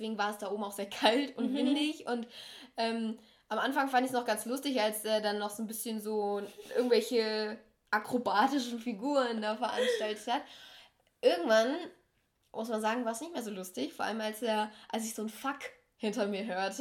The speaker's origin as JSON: {"language": "German", "town": "Essen", "region": "North Rhine-Westphalia", "country": "Germany", "said": "weil wir ihm vorher halt noch erzählt haben, wir sind aus"}